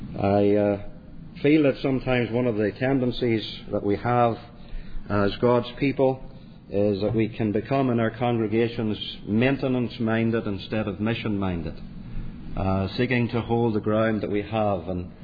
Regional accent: Northern Ireland, United Kingdom; now in Calgary, Canada; I'm from Calgary, Alberta, Canada. Well, from my accent, you know that's not where I originated, where I came from, Northern Ireland.

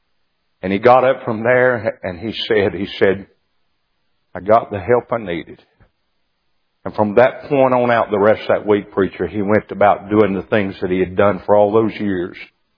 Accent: Tennessee, United States; I've lived my whole life in the state of Tennessee, born and raised in Johnson County, Tennessee.

